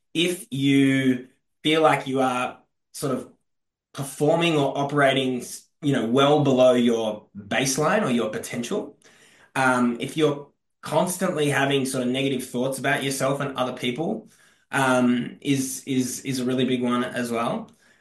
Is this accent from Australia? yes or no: yes; Australia; moved back home to the tiny desert town that I grew up in Australia to live with my mum